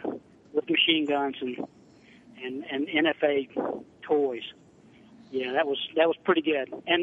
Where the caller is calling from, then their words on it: Georgia, United States; I'm actually calling from Northwest Georgia, but I have a Chattanooga phone number.